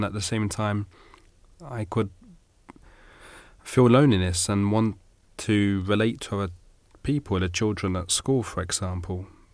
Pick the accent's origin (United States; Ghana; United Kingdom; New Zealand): United Kingdom; London; I was born in Britain, raised in London. Both my parents spoke English, only English at home.